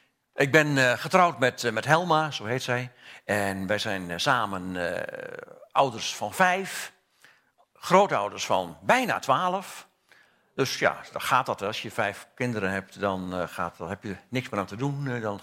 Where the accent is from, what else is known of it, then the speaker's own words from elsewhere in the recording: Overijssel, Netherlands; now in Veenendaal, Netherlands; Ik kom in de gemeente in Veenendaal, baptistengemeente Veenendaal, maar mijn wortels liggen in Twente.